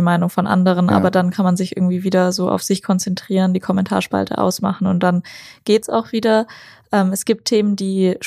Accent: Stuttgart, Baden-Württemberg, Germany; Und wir kommen ja aus Stuttgart

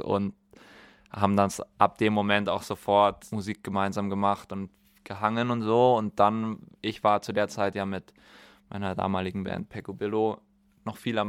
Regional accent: Bavaria, Germany; Aber ich bin aus dem Allgäu, was das R betrifft, ist wahrscheinlich da eine Mischung der Schuld daran. Weil meine Mutter ist aus der Schweiz, mein Papa ist im Allgäu geboren.

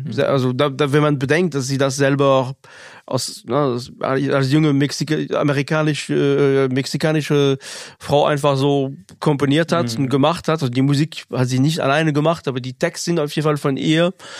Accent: France; Ich komme aus Frankreich, zufällig.

